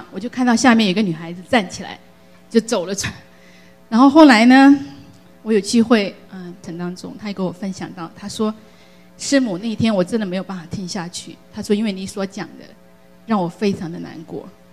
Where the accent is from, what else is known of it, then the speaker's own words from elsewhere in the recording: Sichuan, China; 不仅是因为这些地震是发生在我的家乡，我是四川人啊